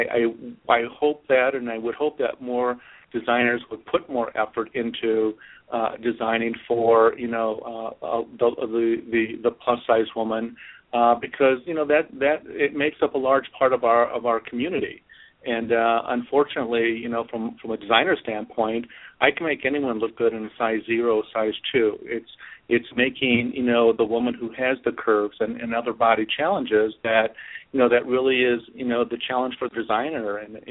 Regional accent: Gary, Indiana, United States; now in Valparaiso, United States; Well, I am born and raised in Gary, Indiana, and I currently live in Valparaiso, Indiana, right outside of Chicago

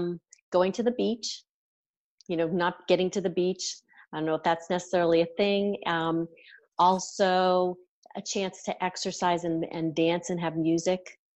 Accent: Massachusetts, United States; But I grew up in Massachusetts. We had an ice rink that my dad built in our backyard.

